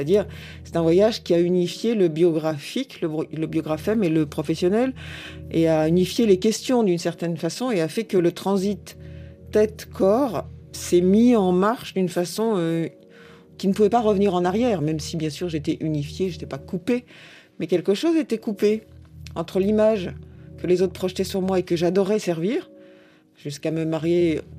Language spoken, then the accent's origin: French; Châteauroux, Centre-Val de Loire, France; moved away as an adult; now in Paris, France; on m'a beaucoup demandé, pas à Châteauroux où j'ai été élevée, mais à Paris, à partir du moment où je suis arrivée pour étudier, d'où est-ce que tu viens? Et quand je répondais de Châteauroux dans le Berry